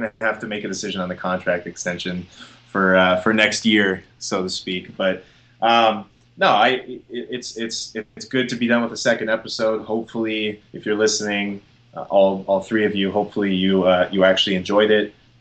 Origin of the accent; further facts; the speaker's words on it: West Coast, United States; I really want to say the Western Conference because I'm from the West. West Coast is the best coast